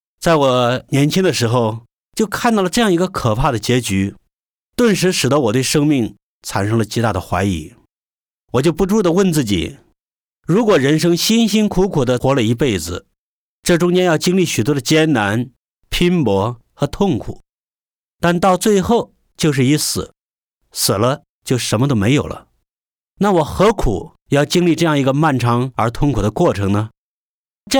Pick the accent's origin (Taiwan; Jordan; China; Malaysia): China; 我也是出生在中国，用我们大家都很熟悉的一句话来说，就是生在新中国，长在红旗下。